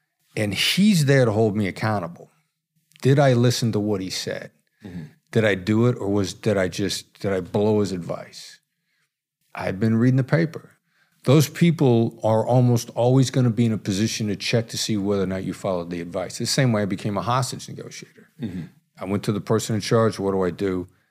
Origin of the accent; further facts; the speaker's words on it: Iowa, United States; I think, you know, I grew up in Iowa. I think I'd probably seen Canada from a distance.